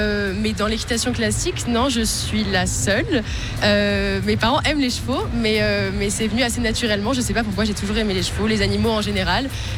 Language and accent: French; Paris, Île-de-France, France; now in Toulouse, France; À la base, je suis de Paris, en ce moment, je suis à Toulouse. En janvier, je déménage aux États-Unis sans mes chevaux